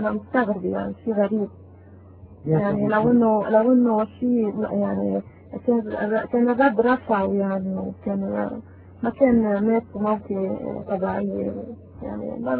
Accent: Lebanon; أنا مش من سوريا، أنا من لبنان، أنا لبنانية.

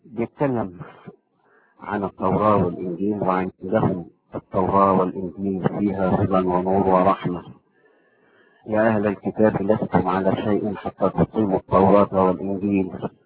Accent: Damietta, Damietta Governorate, Egypt; انا بنزل البلد عندنا في دمياط عشان اهلي كلهم في دمياط واهلها كلها في ضواحي دمياط

